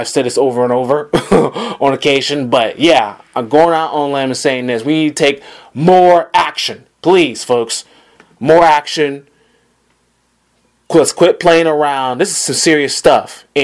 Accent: Georgia, United States; now in Manhattan, United States; Happening down south, obviously, Atlanta, my home state of Georgia.

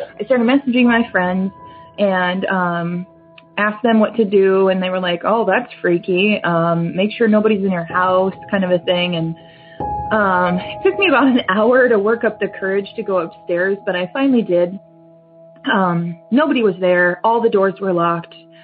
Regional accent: Minnesota, United States; I'm from Minnesota.

